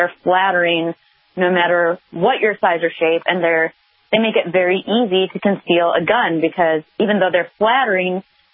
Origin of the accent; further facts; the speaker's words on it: Midwest, United States; I grew up in the Midwest on a farm, so we didn't do anything like that.